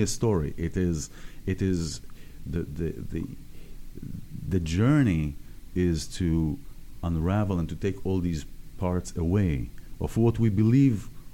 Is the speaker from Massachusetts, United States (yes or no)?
yes; Boston, Massachusetts, United States; now in Los Angeles, United States; When I came here from Boston to visit here in L.A., I would laugh at people in L.A. that say, what are they cold?